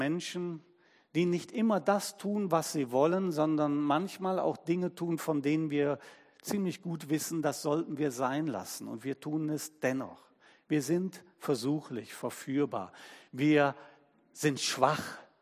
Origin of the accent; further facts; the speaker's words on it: Cologne, North Rhine-Westphalia, Germany; born there; Ich bin ja in Köln geboren.